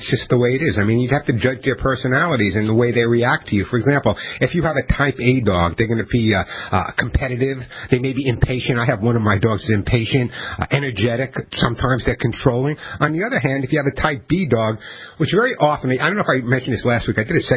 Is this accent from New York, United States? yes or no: yes; New York, United States; I'm not a big horse person. I grew up in New York, okay?